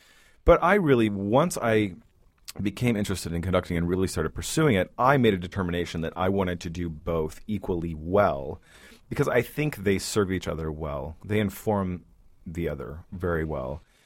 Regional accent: United States; So I thought, well, I'm American, but I can fashion this kind of path

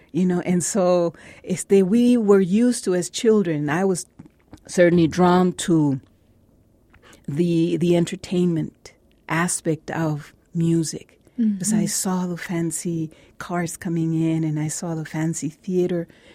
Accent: Ciudad Juárez, Chihuahua, Mexico; For me, from childhood. I grew up in Juarez.

